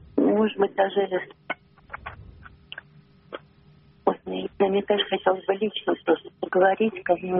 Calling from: Moscow, Russia; я звоню из Москвы.

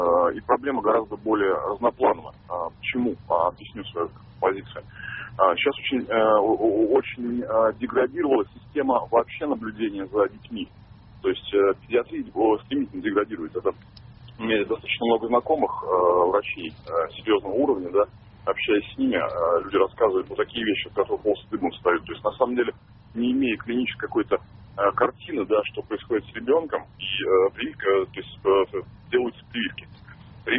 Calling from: Tolyatti, Samara Oblast, Russia; Я из Тольятти, да, звоню.

